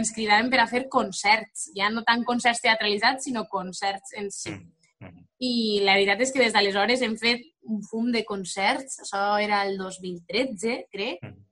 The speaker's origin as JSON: {"language": "Catalan", "town": "Rafelcofer", "region": "Valencian Community", "country": "Spain", "tie": "born or raised there", "said": "Jo vaig començar a estudiar solfeig a 5 anys a la banda del meu poble, de Rafelcofer"}